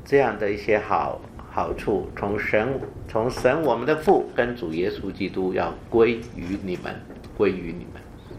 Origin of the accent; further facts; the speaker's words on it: China; 也许我们中国人觉得啊，我们中国人好像也许原来有一些神的观念吧啊